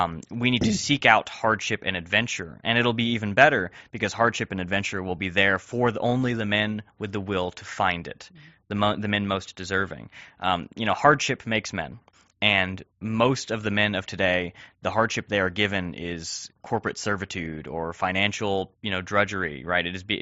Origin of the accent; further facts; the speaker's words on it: the South, United States; I love the history of the South. I'm a Southerner myself. I'm proud that Texas fought for the Confederacy